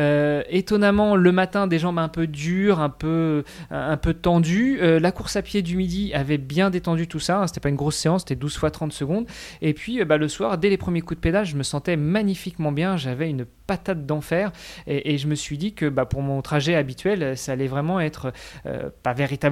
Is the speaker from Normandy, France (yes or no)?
yes; Normandy, France; Alors je me permets de critiquer les Normands, je suis normand moi-même.